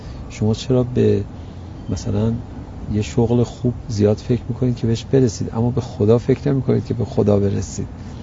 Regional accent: Iran; ما طلبه هستیم، یعنی که میدید ما ایرانی هستیم

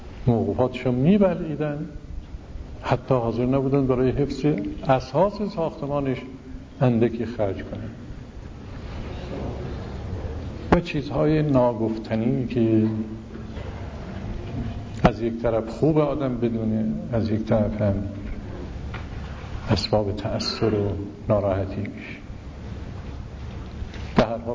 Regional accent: Yazd, Iran; ما تو شهر خودمون خبر داریم، یکی از مدارس شهر یزد ما

